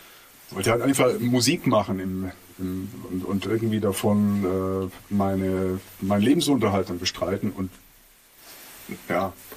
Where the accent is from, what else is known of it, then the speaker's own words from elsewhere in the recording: Ulm, Baden-Württemberg, Germany; Und ich komme ja aus Ulm, das ist so relativ provinziell